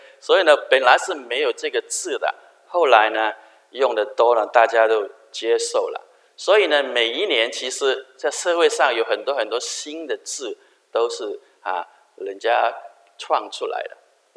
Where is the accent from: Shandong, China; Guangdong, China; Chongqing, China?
Guangdong, China; 比如说我们广东人常常用一句话说搞定搞定哈